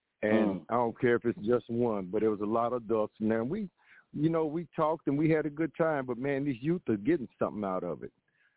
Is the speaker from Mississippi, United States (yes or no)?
no; Tulsa, Oklahoma, United States; Where I come from Tulsa, Oklahoma, back in the 60s and 70s, man, you walk down the street, you speak to people, you know.